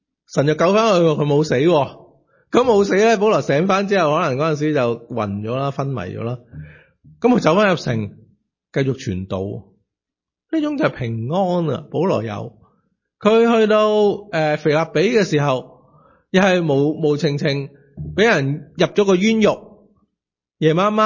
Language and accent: Chinese; China; 特别我们中国人这个很明白